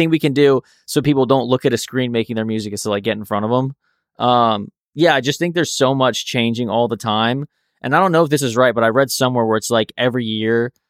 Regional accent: Virginia, United States; moved away as an adult; now in Los Angeles, United States; Virginia. Okay. Yeah, outside of DC.

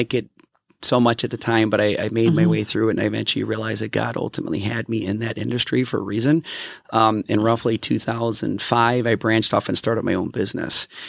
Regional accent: Chicago, Illinois, United States; I am from Chicago, Illinois.

